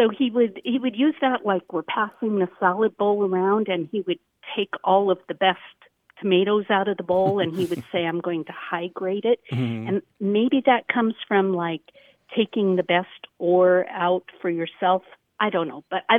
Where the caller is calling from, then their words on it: Spokane, Washington, United States; I'm calling from Spokane, Washington.